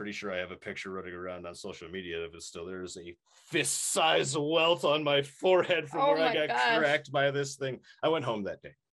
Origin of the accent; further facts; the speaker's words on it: New York, United States; I'm from New York originally, so I used to just have an affinity for it.